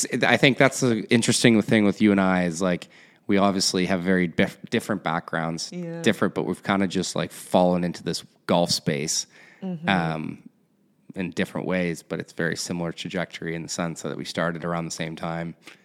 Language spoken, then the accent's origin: English; Ontario, Canada; I grew up in Canada, just north of Toronto, just a little town.